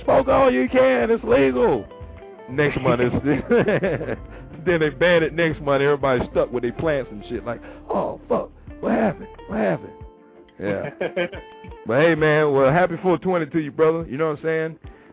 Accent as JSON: {"language": "English", "town": "Tampa", "region": "Florida", "country": "United States", "said": "I'm from Tampa though. I'm actually in Tampa, Florida."}